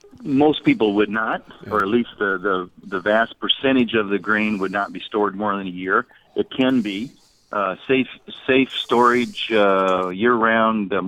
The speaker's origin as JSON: {"language": "English", "region": "Iowa", "country": "United States", "tie": "born or raised there", "lives_now": "Missouri, United States", "said": "I grew up in Iowa and we took our beans out and then our corn. But here, for much of Missouri, the corn comes out first and then the soybeans."}